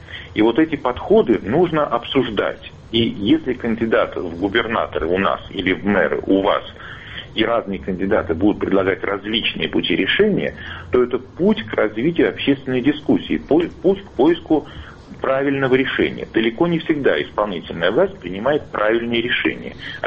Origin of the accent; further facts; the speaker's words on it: Saint Petersburg, Russia; Я из Санкт-Петербурга.